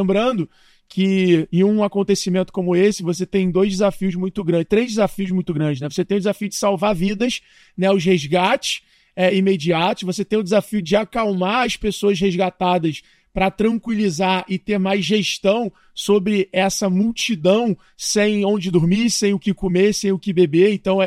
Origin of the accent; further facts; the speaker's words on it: Brazil; mas eu acho que como brasileiro a gente está se unindo